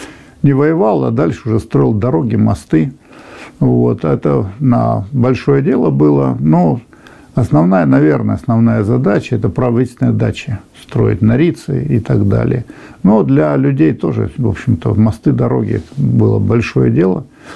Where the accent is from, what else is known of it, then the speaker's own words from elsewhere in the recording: Adler, Krasnodar Krai, Russia; born there; Родился я в Адлере.